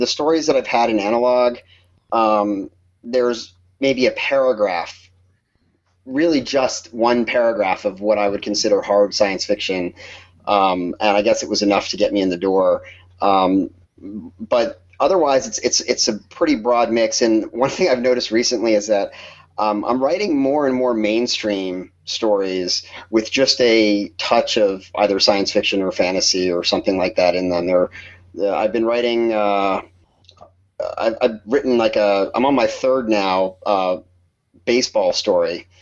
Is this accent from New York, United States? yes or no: yes; New York, United States; I'm from New York. I'm originally from New York.